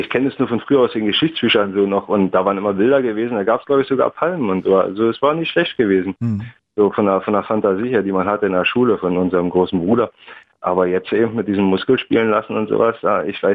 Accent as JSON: {"language": "German", "region": "Crimea", "country": "Ukraine", "tie": "born or raised there", "said": "wenn ich da lebe und es ist meine Heimat halt, wo ich groß geworden bin"}